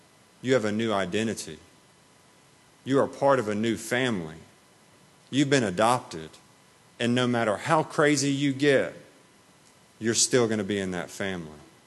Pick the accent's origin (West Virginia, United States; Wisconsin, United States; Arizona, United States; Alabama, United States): Alabama, United States; Auburn; I grew up in Auburn, so I take a lot of pride in the fact that I'm from Auburn.